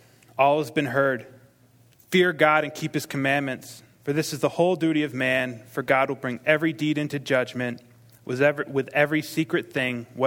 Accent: Maine, United States; accent: Maine; I grew up on a farm. I'm from Maine, so there'll be an accent occasionally. It's leaving, thankfully. Sounds kind of backwoodish. That's Maine.

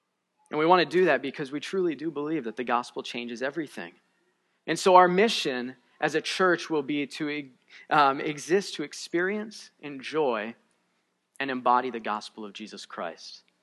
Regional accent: Northeast, United States; our family story, we grew up here. We grew up in the Northeast

